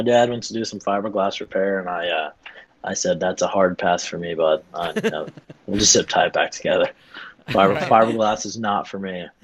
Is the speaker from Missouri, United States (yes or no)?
yes; St. Louis, Missouri, United States; I'd love to do some like fun stuff in St. Louis since like it's my hometown